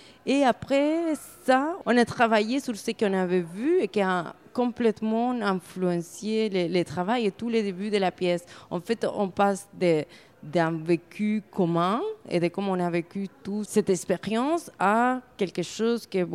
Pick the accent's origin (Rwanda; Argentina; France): Argentina; French is a second language; now in Belgium; Quand je viens d'Argentine, quand j'habite en Belgique